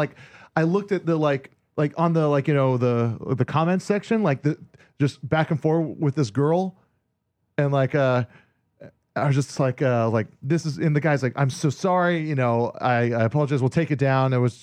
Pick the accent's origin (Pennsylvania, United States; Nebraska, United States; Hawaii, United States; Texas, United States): Hawaii, United States; He's like it's a guy I grew up with in Hawaii that was in bands with.